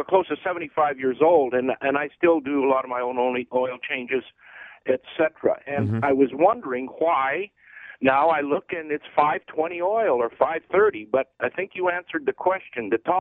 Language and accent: English; Great Falls, Montana, United States; I grew up in Great Falls, Montana, where it's 30 below some winter mornings.